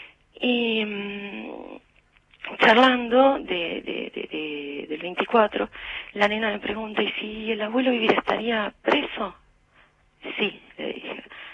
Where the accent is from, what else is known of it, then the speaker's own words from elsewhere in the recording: Salta, Argentina; born there; yo nací en Salta, ¿no?